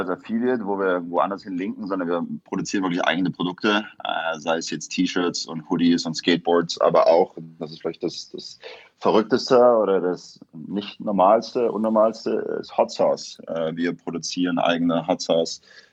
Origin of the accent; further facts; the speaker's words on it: East Germany, Germany; moved away as an adult; also born or lived in Hamburg; now in United States; Ich komme ursprünglich aus Ostdeutschland.